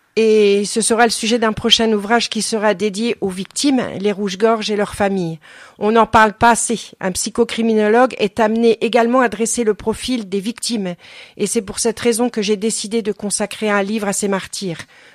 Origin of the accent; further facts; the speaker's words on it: Charleville-Mézières, Grand Est, France; je suis née à Charleville-Mézières, j'ai vécu là-bas pendant toute la période criminelle de Fourniret.